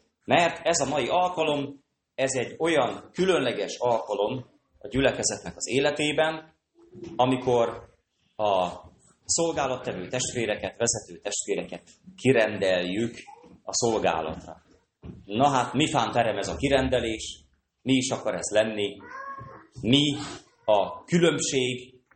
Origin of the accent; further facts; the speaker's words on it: Békéscsaba, Békés, Hungary; egy csabai legény vagyok, itt növekedtem fel, egészen pici koromtól kezdve itt is születtem